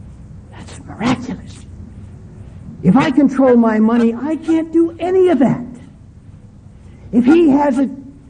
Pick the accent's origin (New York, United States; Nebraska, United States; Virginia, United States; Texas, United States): Nebraska, United States; Omaha; Do you know the boys' town in Omaha, Nebraska? That's my hometown.